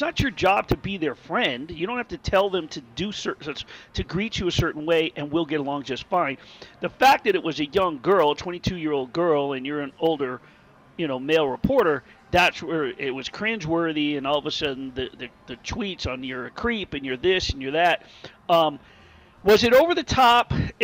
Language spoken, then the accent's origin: English; New York, United States; born there; I'm picking against them, considering that I was born in New York. So I've always cheered for the Rangers.